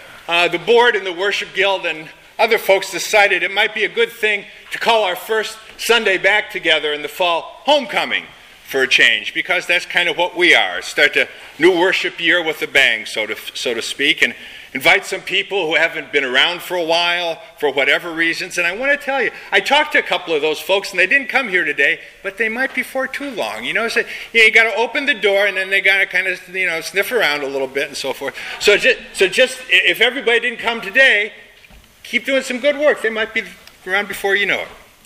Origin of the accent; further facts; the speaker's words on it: Ohio, United States; You know, when I grew up in Ohio, and perhaps you did too